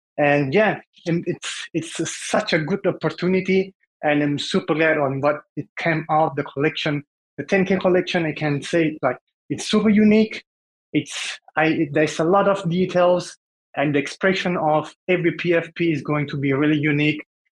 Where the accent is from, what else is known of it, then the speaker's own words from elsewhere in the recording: Thailand; English is a second language; I would like to say about my English is I'm from Thailand, so my English is not really 100%